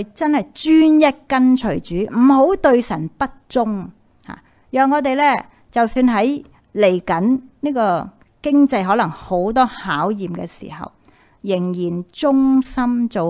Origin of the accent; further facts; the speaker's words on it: Hong Kong; 好似我哋香港人有嘅好厚嘅被，因为本来平时唔需要